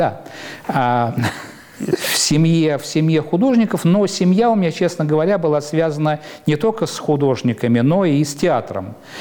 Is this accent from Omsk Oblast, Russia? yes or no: no; Moscow, Russia; я москвич, родился в Москве.